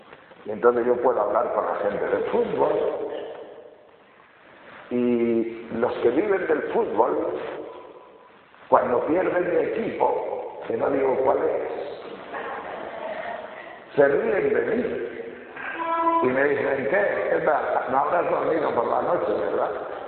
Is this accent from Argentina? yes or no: no; Castile and León, Spain; yo soy de León, de un pueblo de Trashumancia, de ganados Trashumantes, esos que bajan de León a Extremadura y de Extremadura a León.